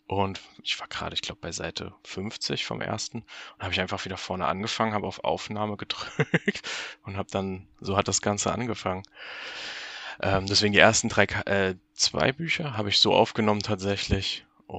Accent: Marburg, Hesse, Germany; also born or lived in Frankfurt am Main; Bin Stand jetzt 29 Jahre alt. Komme aus dem schönen Marburg an der Lahn, das ist so Nordhessen, bin aber gebürtig aus Frankfurt am Main.

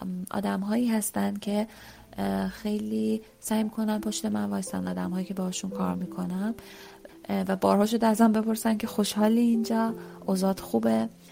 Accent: Iran; moved away; شده بهشون بگم من از ایران هستم

